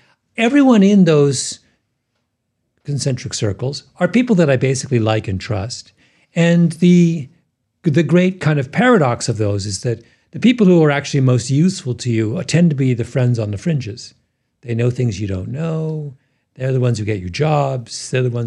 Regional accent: Canada; this is not something as a Canadian I think a great deal about

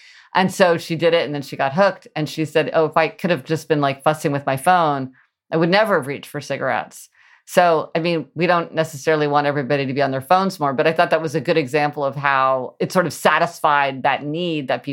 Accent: Midwest, United States; because I grew up in the Midwest and like I almost never touched my parents or my sister.

